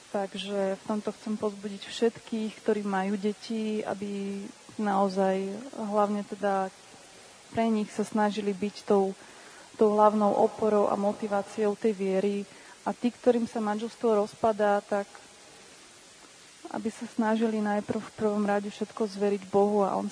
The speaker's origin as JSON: {"language": "Slovak", "town": "Žilina", "region": "Žilina Region", "country": "Slovakia", "said": "ja som zo Žiliny"}